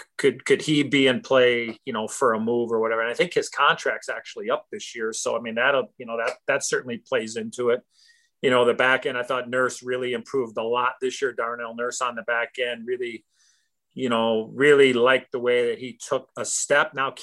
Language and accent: English; Chicago, Illinois, United States; I played in my hometown for 5 years. So, I mean, I lived the dream of playing for the Blackhawks, my first game, my 1,000th game, and my last game